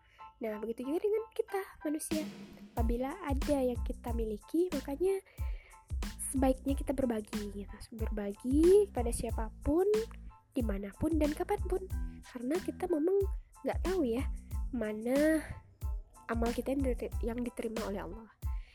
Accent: Pariaman, West Sumatra, Indonesia; Saya asli orang Pariaman dan saat ini domisili di Pariaman.

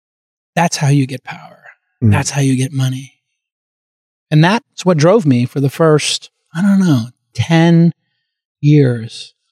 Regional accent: New York City, New York, United States; growing up in Brooklyn, we both grew up in Brooklyn. He was in Bensonhurst, I was in Bay Ridge.

